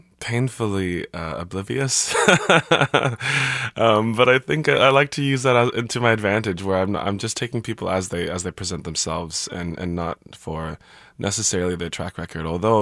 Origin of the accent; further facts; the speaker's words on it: Olathe, Kansas, United States; I love Kansas City, and I grew up in Olathe